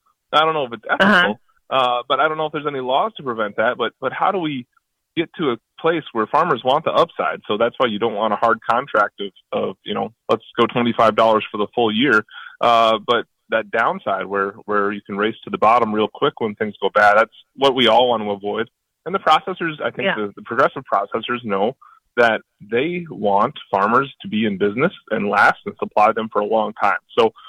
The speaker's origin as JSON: {"language": "English", "region": "Minnesota", "country": "United States", "said": "I'm from Minnesota."}